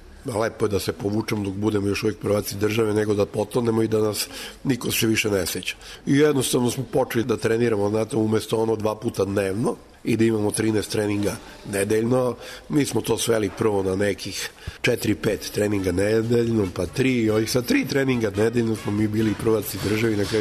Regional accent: Serbia; mi smo iz Jugoslavije, naš glavni grad je Beograd

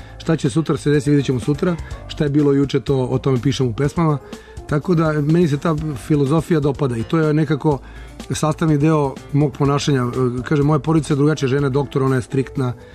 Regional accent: Belgrade, Serbia; ja sam rođen sam na Zvezdari, svoje te prve, da kažem, školske dane sam proveo na Zvezdari

